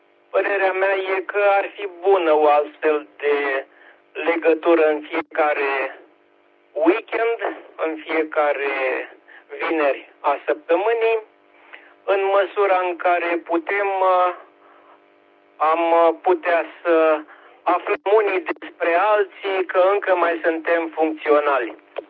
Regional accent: Constanța, Constanța County, Romania; din Constanța.

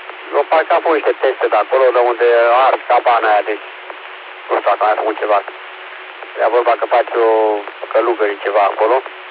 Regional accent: Curtea de Argeș, Argeș, Romania; Eu știu, eu sunt de la Curtea de Argeș.

